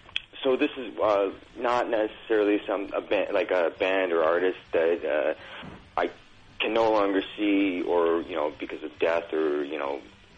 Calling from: Toronto, Ontario, Canada; I'm from calling from Toronto.

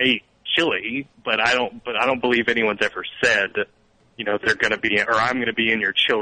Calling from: Texas, United States

